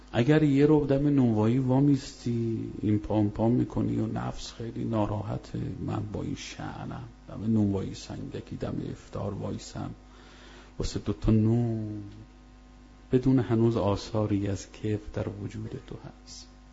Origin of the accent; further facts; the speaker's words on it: Mashhad, Razavi Khorasan, Iran; من بچه مشهدم دیگه می دونم.